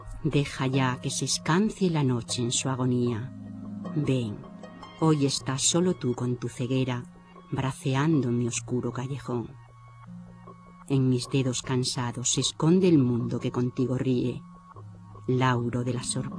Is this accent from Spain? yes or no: yes; Extremadura, Spain; porque soy extremeña